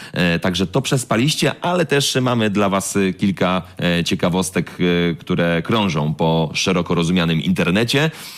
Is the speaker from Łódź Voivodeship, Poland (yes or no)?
yes; Łódź, Łódź Voivodeship, Poland; U mnie w Łodzi, na łódzkim blokowisku, to po prostu żonglerka.